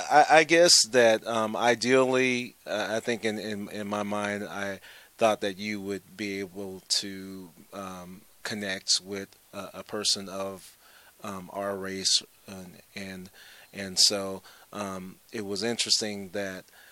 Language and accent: English; Lancaster, California, United States; Well, growing up in Lancaster, California, it was more of a melting pot anyway, where you had various races, white, black, Hispanic, Asian.